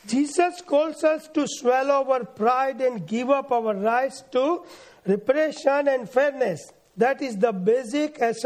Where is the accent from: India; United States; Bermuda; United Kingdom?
India; moved away; I came from India